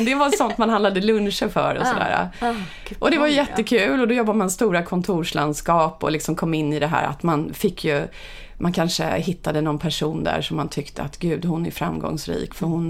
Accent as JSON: {"language": "Swedish", "town": "Upplands Väsby", "region": "Stockholm County", "country": "Sweden", "tie": "born or raised there", "said": "Nej, men jag är uppvuxen i Upplands Väsby där jag faktiskt bodde i samma hus från det jag föddes till jag blev 18 år ungefär."}